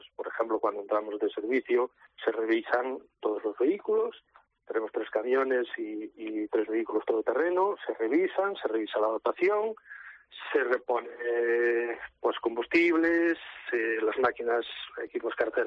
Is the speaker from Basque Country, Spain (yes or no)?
no; Brión, Galicia, Spain; No, hay gente que la mayoría somos de Brión.